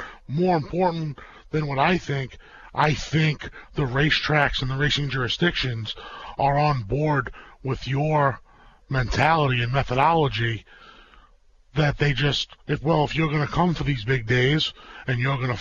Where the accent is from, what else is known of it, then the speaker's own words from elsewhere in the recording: New York, United States; And especially as a New Yorker, I'm going to the Belmont anyway.